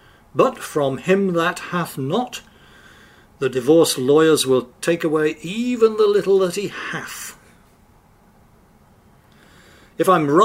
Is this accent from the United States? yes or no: no; England, United Kingdom; one stereotype of Americans that I grew up with in England